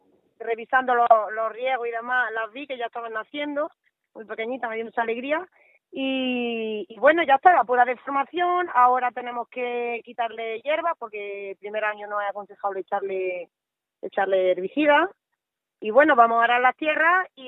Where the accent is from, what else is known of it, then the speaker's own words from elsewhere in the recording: La Carolina, Andalusia, Spain; also born or lived in Vilches; Luego estuve el resto de mi vida casi en la Carolina y hace 5 años conocí a Rafael, que era de Aldeaquemada, y allí que me fui.